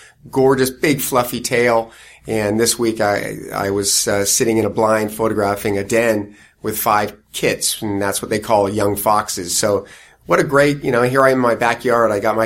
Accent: Poway, California, United States; now in Ramona, United States; Yeah, I actually grew up in Poway, So we moved to Poway in 1970. Yeah, I grew up here, went to high school here, went off to college in Northern California

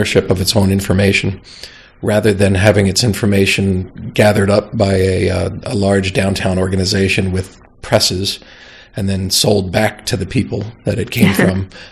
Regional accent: Geneva, New York, United States; now in San Diego, United States; it has the kind of hometown feel that I liked growing up in Geneva, New York.

